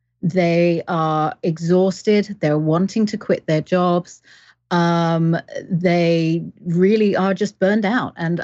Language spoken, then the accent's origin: English; England, United Kingdom; accent: weird; now in Canada; Well, I am Canadian. I have citizenship. I have paperwork to prove it. But I am English, but I've lived all around the world. So I've got weird accent.